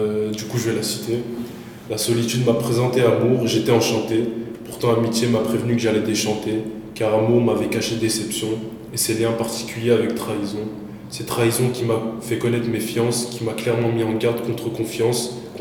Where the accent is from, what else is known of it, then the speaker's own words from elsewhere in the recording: Brussels, Brussels-Capital Region, Belgium; j'ai 18 ans, je suis étudiant, je suis bruxellois, j'habite à Bruxelles.